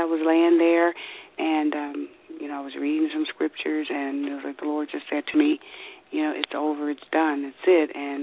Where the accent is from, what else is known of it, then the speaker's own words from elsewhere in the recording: Cincinnati, Ohio, United States; I was working as a file clerk at a bank in downtown Cincinnati, which was my hometown.